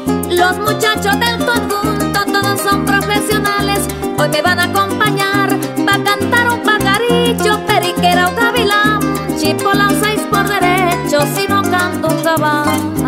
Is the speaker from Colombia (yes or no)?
yes; Colombia; Donde me pude criar, yo vengo de la sabana, nací en Atocorazal, donde la vista se pierde entre Mastrando y Palmar.